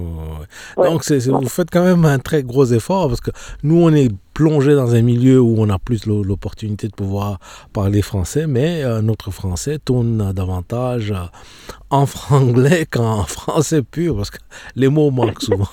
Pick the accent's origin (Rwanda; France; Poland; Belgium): Rwanda; moi je regarde par exemple dans mon pays natal, au Rwanda